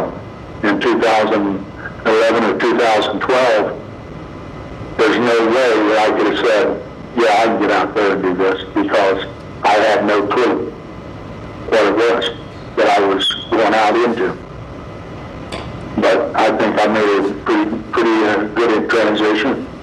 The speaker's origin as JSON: {"language": "English", "town": "Marion", "region": "Ohio", "country": "United States", "tie": "born or raised there", "said": "There's a lot of people that I grew up with in Marion, Ohio, because that's where I was born"}